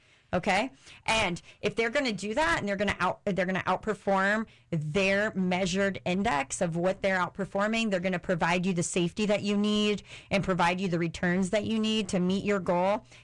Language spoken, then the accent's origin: English; Indiana, United States; I just am familiar with Ohio. I'm from Indiana, but that's not why I chose them.